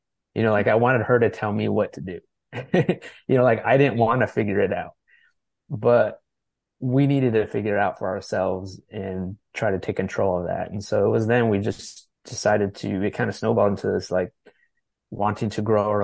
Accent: Los Angeles, California, United States; now in North Carolina, United States; Originally from the Los Angeles area.

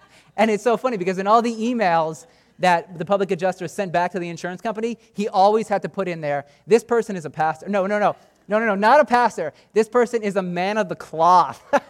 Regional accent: United States; Growing up in America, we're told you are all winners.

